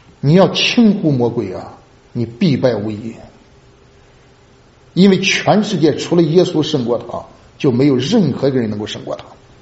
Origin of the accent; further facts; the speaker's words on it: China; 我们中国人说一句话，把你卖了你给他数钱，就这句话啊。